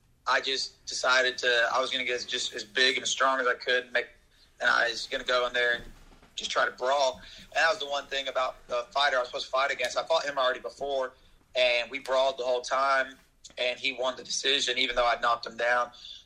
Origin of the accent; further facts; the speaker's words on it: Lexington, Kentucky, United States; one of my buddies just tagged me something on Facebook because I'm from Lexington.